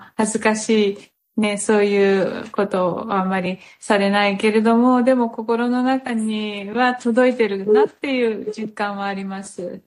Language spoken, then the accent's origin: Japanese; Brazil; Japanese is a second language; ブラジルにやっぱ南の国で私が生まれ育ったところとね、やっぱりなんか開放感もあるし